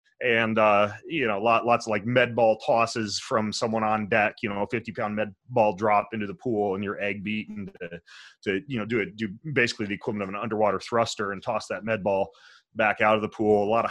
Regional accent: Lewiston, Idaho, United States; born there; now in Spokane, United States; Well, I'm from Lewiston, Idaho. That's where I was born. And went to college at University of Idaho in Moscow, Idaho. And now I live in Spokane, Washington, which is on the border of Idaho.

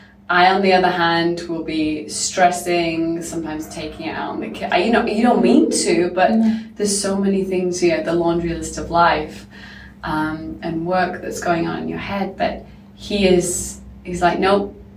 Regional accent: Manchester, North West England, United Kingdom; So I grew up in Manchester. I am one of three girls. I'm the youngest.

